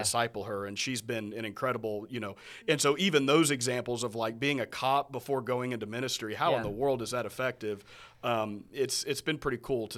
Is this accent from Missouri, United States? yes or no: yes; Lebanon, Missouri, United States; I'm from Lebanon, Missouri, about 2.5 hours, a town of about 15,000